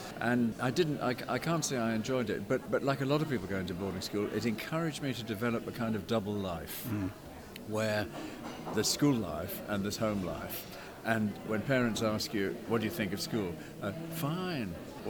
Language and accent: English; Wimbledon, London, United Kingdom; Well, growing up in Wimbledon, this may be retrospective, but American popular culture was the great thing. There was a Western on television every night.